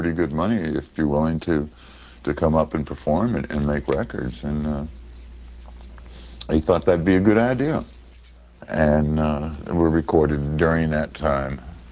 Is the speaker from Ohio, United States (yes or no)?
no; Washington, District of Columbia, United States; I'm from Washington, I've been looking for you for a long time.